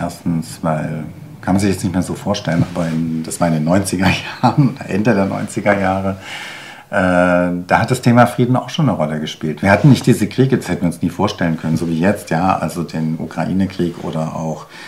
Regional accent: Tübingen, Baden-Württemberg, Germany; Ich komme ursprünglich aus Tübingen.

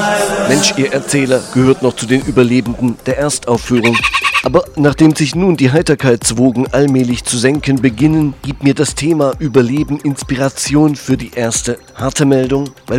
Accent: Erfurt, Thuringia, Germany; aus meiner Heimat Stadt Erfurt.

